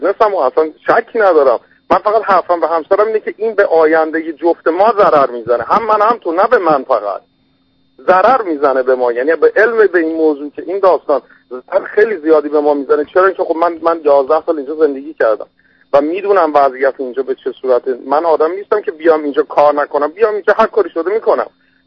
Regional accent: Iran; moved away; من از ایران که اومدم

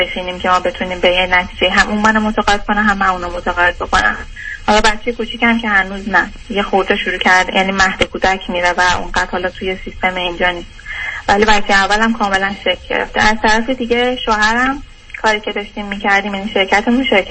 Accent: Iran; moved away; ما از ایران در اومدیم

